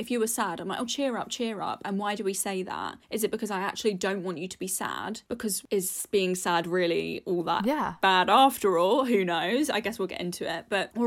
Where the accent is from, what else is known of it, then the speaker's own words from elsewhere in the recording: United Kingdom; And I think just being British anyway, being brought up in the UK